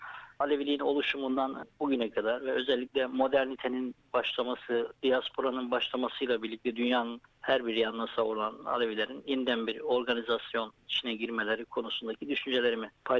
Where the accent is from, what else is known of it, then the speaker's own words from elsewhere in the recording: Tokat, Turkey; moved away as an adult; Ben Tokatlıyım. Tokat'ta lise eğitimime kadar olan eğitim bölümü Tokat'ta bitirdim. Daha sonra o günün koşulları içerisinde yurt dışına çıkmak zorunda kaldım.